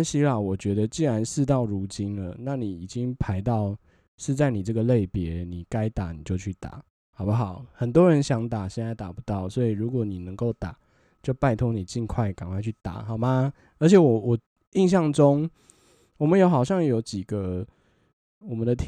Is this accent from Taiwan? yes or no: yes; Taiwan